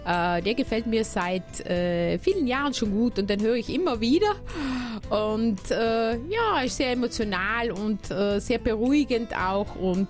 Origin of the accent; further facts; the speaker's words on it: Trentino-Alto Adige, Italy; meine Heimat.